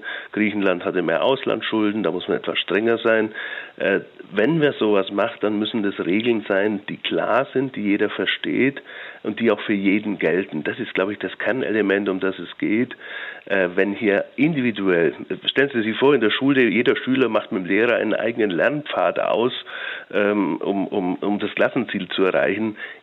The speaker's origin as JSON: {"language": "German", "town": "Augsburg", "region": "Bavaria", "country": "Germany", "tie": "born or raised there", "said": "noch dazu in meiner Heimatstadt in Augsburg"}